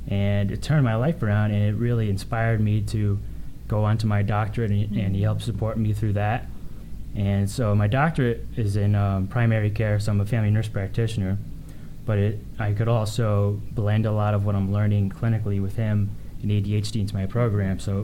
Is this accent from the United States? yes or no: yes; East Coast, United States; moved away; sure. So I'm also from the East Coast and moved here 6 months ago.